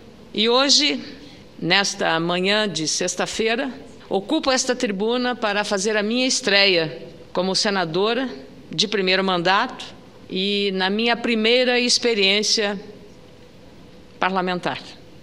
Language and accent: Portuguese; Lagoa Vermelha, Rio Grande do Sul, Brazil; Especialmente aos eleitores da minha terra natal, Lagoa Vermelha, localizada nos férteis e bonitos campos da região nordeste do Rio Grande do Sul